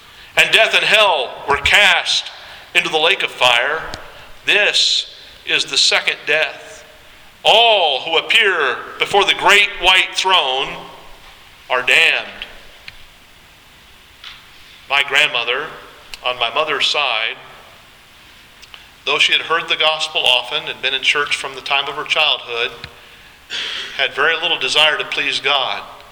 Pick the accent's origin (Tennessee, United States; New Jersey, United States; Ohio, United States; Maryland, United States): Ohio, United States; Warren; born there; I was born in Warren, Ohio, at the Trumbull County Hospital.